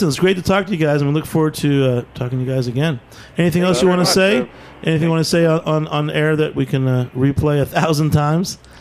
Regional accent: Boston, Massachusetts, United States; I'm sorry, man. I'm from Boston.

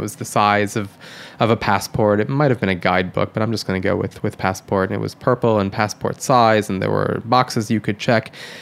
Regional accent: Michigan, United States; Well, I'm from Michigan.

